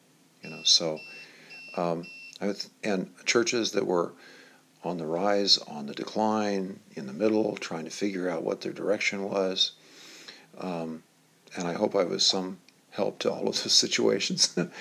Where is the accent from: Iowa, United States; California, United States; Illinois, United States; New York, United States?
Iowa, United States; both my wife and I grew up in the North Central, or the old Mason City District.